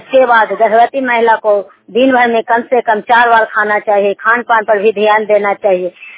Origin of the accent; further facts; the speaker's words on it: Barbigha, Bihar, India; मैं बाराबीघा का रहने वाली हूँ, प्रखंड हिलसा का है